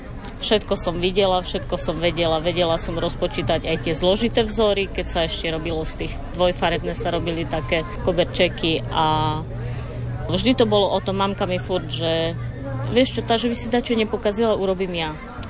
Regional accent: Ľutina, Prešov Region, Slovakia; som z Ľutiny.

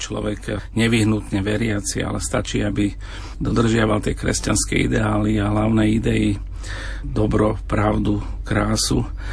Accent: Kozárovce, Nitra Region, Slovakia; Ja pochádzam z malej dediny z Kozároviec

